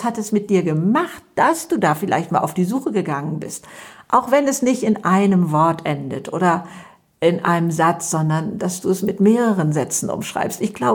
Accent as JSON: {"language": "German", "region": "Hamburg", "country": "Germany", "said": "ich komme aus Hamburg und bin 72 Jahre alt, ich habe 3 Kinder und 3 Enkelkinder"}